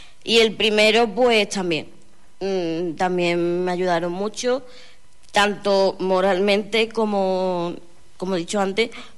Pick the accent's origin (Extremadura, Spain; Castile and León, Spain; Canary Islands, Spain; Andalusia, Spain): Andalusia, Spain; Lepe; El primero es sobre el carnaval de mi pueblo, yo soy de Lepe, como he dicho antes